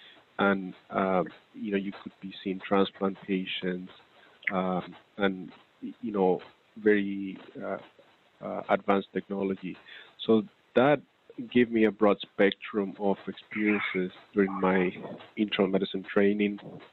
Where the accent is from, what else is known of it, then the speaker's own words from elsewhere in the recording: Panama; moved away as an adult; now in United States; I'm originally from Panama in Central America. I grew up there and I did my medical training at the University of Panama.